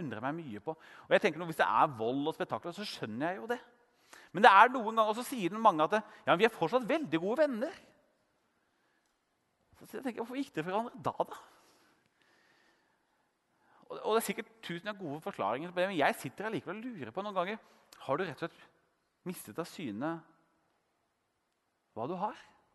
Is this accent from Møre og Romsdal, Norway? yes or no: no; Brumunddal, Innlandet, Norway; jeg vokste jo opp i Brumunddal utenfor Hamar